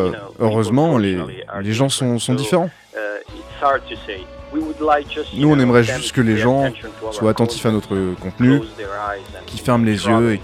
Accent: Italy; French is a second language; on vient d'Italie où cette sorte de scène est vraiment dure à explorer. On chante même pas en italien.

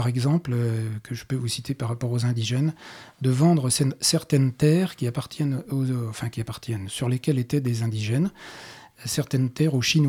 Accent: France; toutes les associations qui ont des projets franco-équatoriens, puisqu'on est français.

